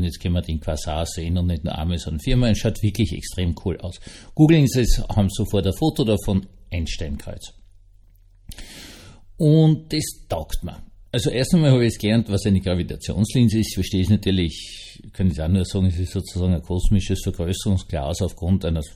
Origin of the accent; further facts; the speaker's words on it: Vienna, Austria; Ich bin Wiener, ja.